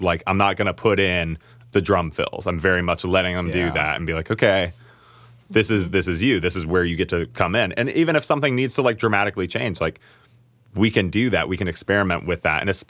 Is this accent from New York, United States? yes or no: no; Harrisonburg, Virginia, United States; I'm from Harrisonburg, Virginia, down on Route 81, Interstate 81, not Route 11, Interstate 81.